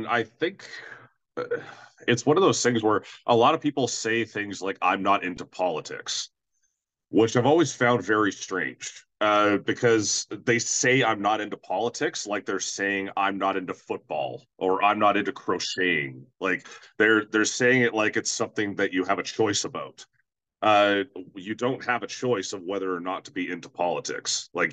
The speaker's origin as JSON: {"language": "English", "town": "Edmonton", "region": "Alberta", "country": "Canada", "said": "I'm from Edmonton, Alberta, Canada."}